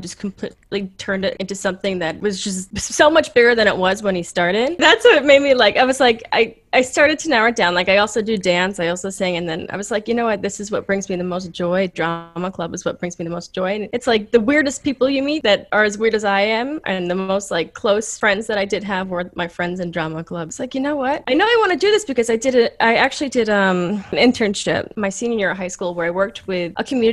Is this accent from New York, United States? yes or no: yes; New York, United States; I'm from Long Island, New York, and I've lived in New York. I've lived all over New York, but I've lived here my entire life, pretty much.